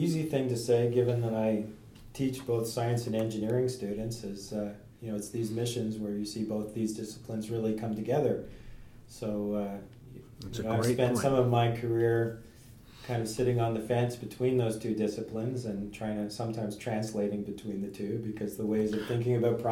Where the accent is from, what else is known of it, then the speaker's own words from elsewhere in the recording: Ottawa, Ontario, Canada; I grew up in Ottawa.